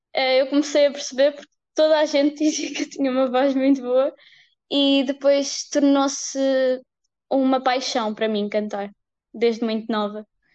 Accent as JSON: {"language": "Portuguese", "town": "Gouveia", "region": "Guarda", "country": "Portugal", "said": "Eu sou da Serra da Estrela, mas sou de Gouveia, em si."}